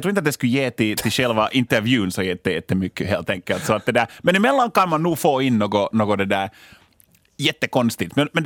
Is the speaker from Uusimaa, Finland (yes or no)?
yes; Lapinjärvi, Uusimaa, Finland; Det är när jag är hemma i Linkoski i Lappträsk, min hemby alltså i kommunen Lappträsk, och det är det tystaste stället jag vet, mitt barndomshem där.